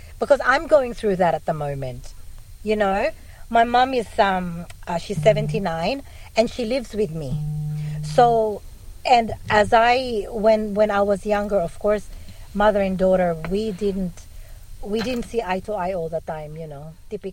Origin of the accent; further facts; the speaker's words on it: Philippines; Because I grew up in the Philippines